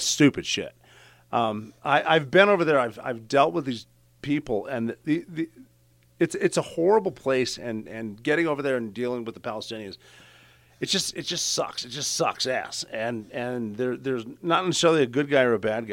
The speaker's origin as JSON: {"language": "English", "town": "Butte", "region": "Montana", "country": "United States", "said": "And I'm talking about me … from Butte, Montana, and Al Qaeda."}